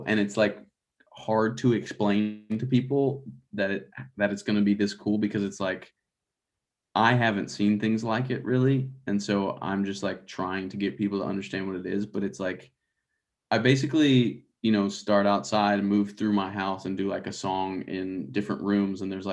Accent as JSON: {"language": "English", "town": "Atlanta", "region": "Georgia", "country": "United States", "tie": "born or raised there", "said": "I think Nashville or Atlanta, where I grew up around Atlanta, that is either of those shows are my favorite to play at this point in my career."}